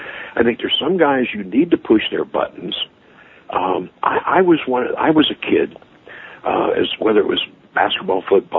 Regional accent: Cincinnati, Ohio, United States; he was the offensive coordinator for my hometown, the Cincinnati Bengals.

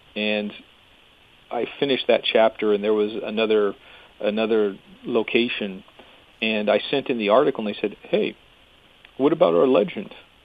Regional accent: Vancouver, Washington, United States; No, I'm from Vancouver, Washington.

